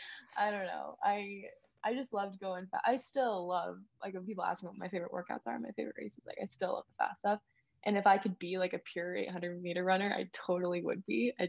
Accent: Phoenix, Arizona, United States; also born or lived in Indiana; I was born in Indiana, and my dad was military, so we moved out to Phoenix

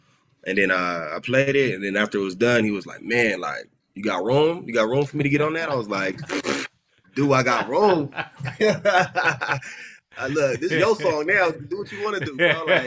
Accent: Los Angeles, California, United States; I grew up in South Central.

